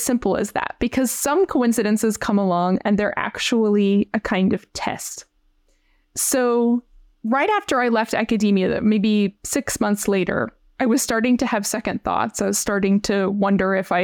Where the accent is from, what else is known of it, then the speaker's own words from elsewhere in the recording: Virginia, United States; There was this job in my home state of Virginia, in the most beautiful part of the state, in the Blue Ridge Mountains.